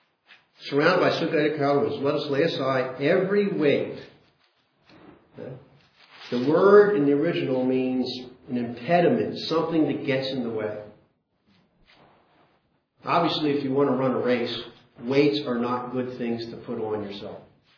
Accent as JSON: {"language": "English", "town": "Philadelphia", "region": "Pennsylvania", "country": "United States", "tie": "born there", "lives_now": "Pittsburgh, United States", "said": "I was born in Philadelphia. I'm in Pittsburgh."}